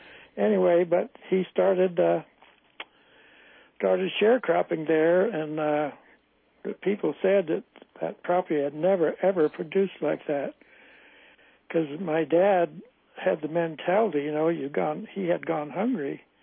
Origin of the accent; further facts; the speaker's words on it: Charlo, Montana, United States; born there; Well, I was born Charlo, Montana's on the Indian reservation